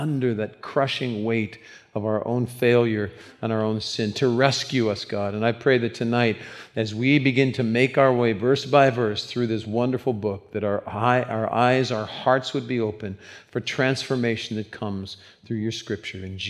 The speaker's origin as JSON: {"language": "English", "town": "Cincinnati", "region": "Ohio", "country": "United States", "tie": "born there", "said": "I was born in Cincinnati, Ohio. I think it was Children's Hospital."}